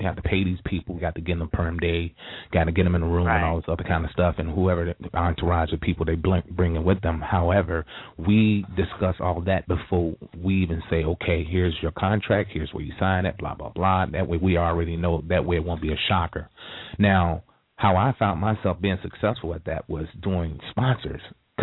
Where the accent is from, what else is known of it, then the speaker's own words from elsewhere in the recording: Chicago, Illinois, United States; I'm from Chicago, Illinois. I graduated from Gordon Tech University. I went to Hyde Park Community High School, and I lived in Jeffrey Manor.